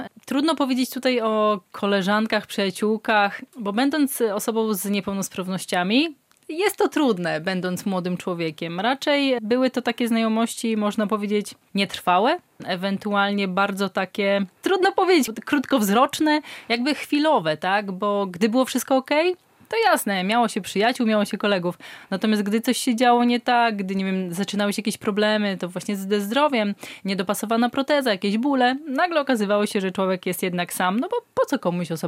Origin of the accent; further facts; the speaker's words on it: Suchowola, Podlaskie Voivodeship, Poland; now in Białystok, Poland; Tak naprawdę pochodzę z Suchowoli, ale urodziłam się w Dąbrowie Białostockiej. Większość swoich młodzieńczych lat spędziłam w Suchowoli i dopiero w gimnazjum przeprowadziłam się do Białegostoku. No ale można powiedzieć, że już większość życia mieszkam w Białymstoku. To jest teraz moje miasto.